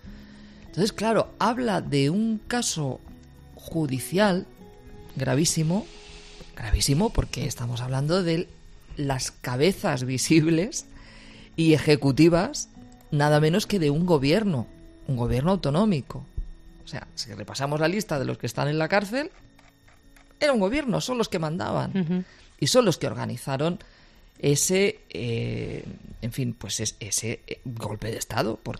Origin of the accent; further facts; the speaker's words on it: Catalonia, Spain; now in Madrid, Spain; Porque a mí, como catalana, me causó...